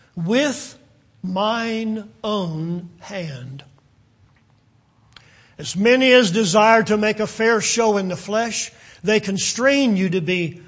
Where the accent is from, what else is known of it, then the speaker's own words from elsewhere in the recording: Virginia, United States; And I grew up in Virginia